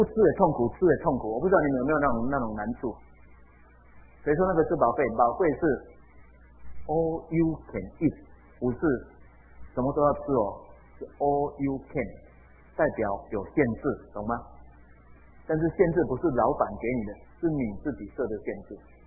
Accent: Taiwan; 我们台湾人很奇怪

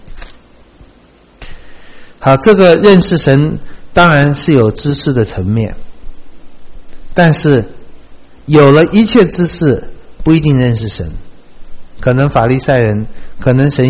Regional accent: China; 当然我知道我们中国人答案都是两个都要

